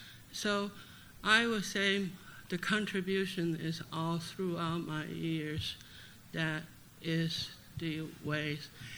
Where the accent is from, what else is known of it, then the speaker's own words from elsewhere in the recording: Taiwan; moved away as an adult; also born or lived in China; now in Kentucky, United States; I was born in mainland China, and my parents took us to Taiwan, so I grew up in Taiwan and came to United States to do my master's degree in UP